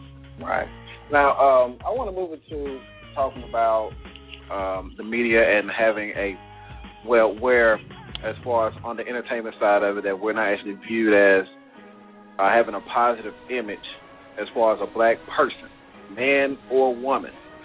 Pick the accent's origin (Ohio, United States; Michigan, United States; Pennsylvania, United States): Ohio, United States; Columbus; I mean, Kevin and I, you know, we're from Columbus, and we, you know, view those projects on, you know, south side of Columbus